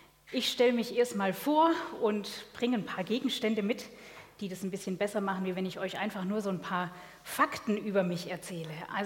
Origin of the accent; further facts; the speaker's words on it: Schorndorf, Baden-Württemberg, Germany; Stuttgart ist ganz nah an meiner Heimat. Ich komme aus dem Schwabenland, aus Schorndorf.